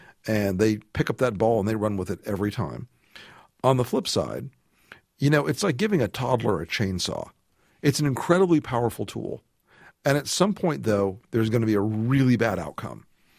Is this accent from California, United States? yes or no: no; Florida, United States; I grew up doing campaigns in Florida, which is the classic purple state.